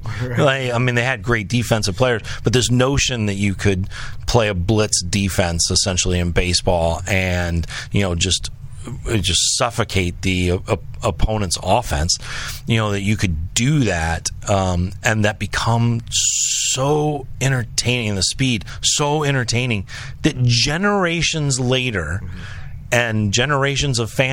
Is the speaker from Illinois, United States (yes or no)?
no; Colorado, United States; I can only speak from my experience growing up. In Colorado, that was not the case with baseball.